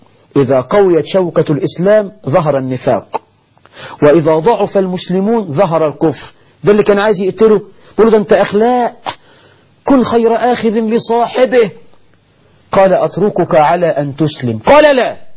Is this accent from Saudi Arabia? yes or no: no; Egypt; بلدنا مصر